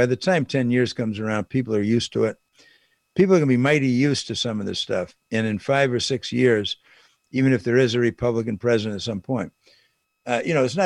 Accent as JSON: {"language": "English", "region": "Wisconsin", "country": "United States", "said": "You may think I'm just one guy and I'm from Wisconsin"}